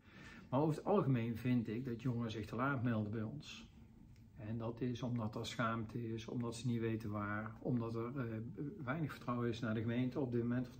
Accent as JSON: {"language": "Dutch", "town": "Eindhoven", "region": "North Brabant", "country": "Netherlands", "tie": "born or raised there", "said": "Ik ben heel veilig opgegroeid in Eindhoven met ouders en familie in de buurt."}